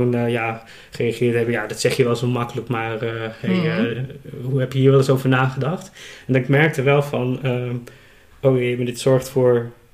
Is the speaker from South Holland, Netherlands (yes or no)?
no; Groningen, Netherlands; now in Ede, Netherlands; ik kom uit Groningen, ik zit nu in Ede.